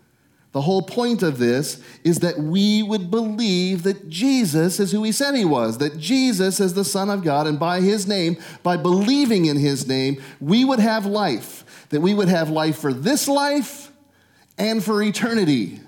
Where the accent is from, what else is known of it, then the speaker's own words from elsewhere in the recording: Midwest, United States; I grew up in the Midwest, so the only kind of fish, I mean, I know how to cast and catch bass, but nobody eats bass.